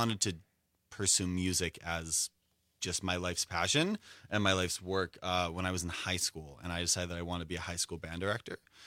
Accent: Skokie, Illinois, United States; So that's a very hotly debated topic, and it's Skokie, S-K-O-I-K-I-E. I would argue that I can say I'm from Chicago, but people who are from Chicago proper strongly disagree.

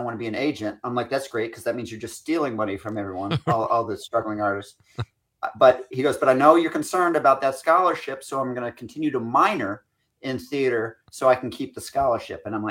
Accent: Scotland, United Kingdom; I'm Scottish, so I even didn't give him any money

